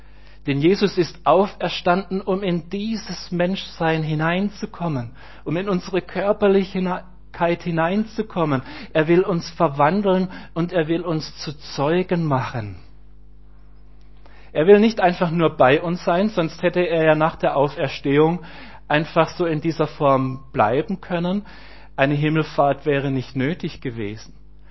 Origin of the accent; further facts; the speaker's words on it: Elmendingen, Baden-Württemberg, Germany; Ich bin in Elmendingen aufgewachsen, habe ich schon gesagt. Wir hatten zu Hause auch immer Landwirtschaft.